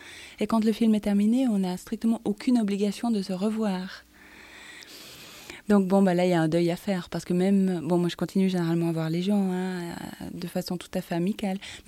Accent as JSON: {"language": "French", "region": "Fribourg", "country": "Switzerland", "accent": "Fribourg", "said": "j'ai un accent fribourgeois coupé au couteau, je sais pas m'exprimer."}